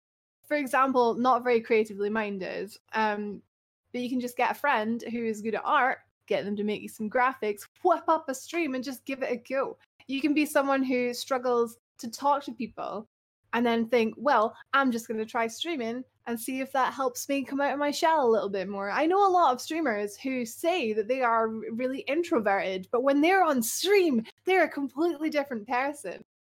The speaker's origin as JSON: {"language": "English", "region": "Scotland", "country": "United Kingdom", "said": "I am Scottish. A lot of people like my voice, which is cool."}